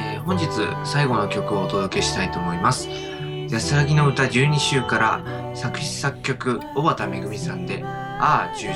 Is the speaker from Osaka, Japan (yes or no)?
yes; Osaka, Japan; もともと自分がその大阪出身なものですから